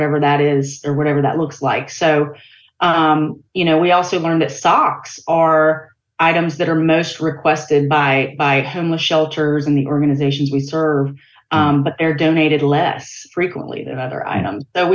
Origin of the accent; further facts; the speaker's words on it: Greenville, United States; We are born and raised in the Greenville area for sure.